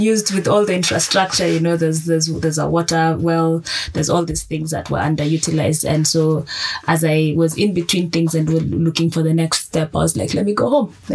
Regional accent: Nairobi, Kenya; also born or lived in Olenguruni / Nakuru; But so I was born and raised in Olenguruni for the first 6 years. Mm-hmm. And then we moved to Nairobi.

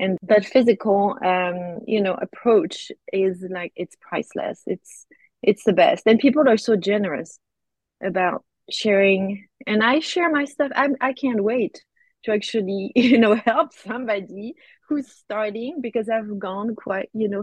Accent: Normandy, France; now in United States; I'm from Normandy, and actually, I was raised in the country. So, I had a very simple life as a kid, ended up in a large metropolis, go figure. But yeah, I'm from Normandy, so northwest

